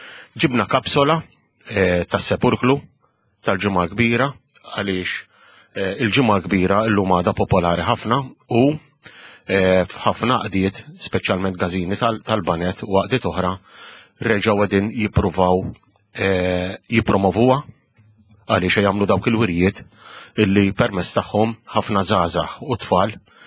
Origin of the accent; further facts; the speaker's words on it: Birkirkara, Central Region, Malta; Aħna minn Birkir Kara. Għada ssir il-proċessjoni tal-epifanija kif kienet issir fl-antik.